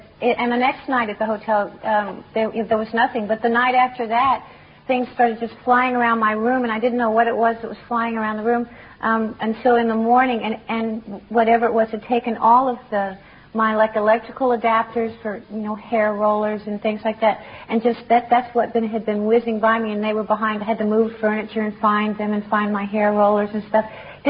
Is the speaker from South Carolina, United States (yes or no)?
no; Texas, United States; I'm a Texan.